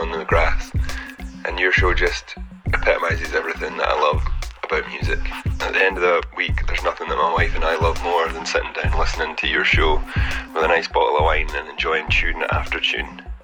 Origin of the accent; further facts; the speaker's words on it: Stirling, Scotland, United Kingdom; I'm from Stirling, and we're super excited about Radio 2 in the Park coming to Stirling in September.